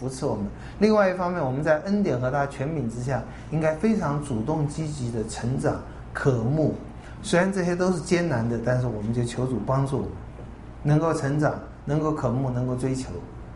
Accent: China; 我们中国人说学如逆水行舟，不进则退

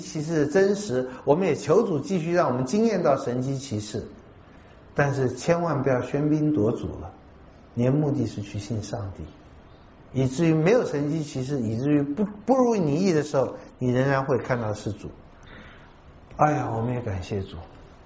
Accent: Taiwan; 如果是我们台湾人哈，我们台湾人实在是很能干，但是太现实了

